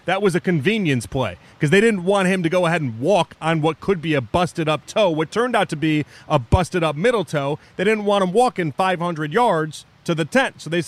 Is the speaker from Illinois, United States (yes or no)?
yes; Chicago, Illinois, United States; And I grew up in Chicago. I grew up a Cubs fan.